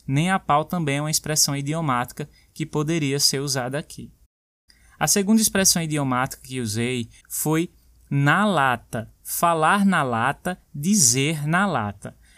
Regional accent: Brazil; Aprender a dizer não, como brasileiro e como pessoa.

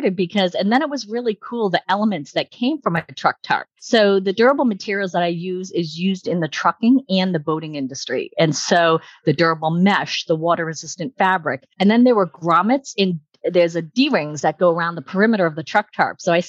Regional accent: Hudson, Massachusetts, United States; I'm actually from Hudson, Mass. I own the house I grew up in still.

